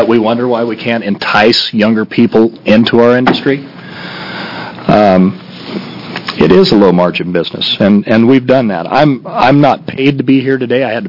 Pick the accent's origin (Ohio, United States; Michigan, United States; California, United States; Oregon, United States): Oregon, United States; I'm from the Southern Oregon coast.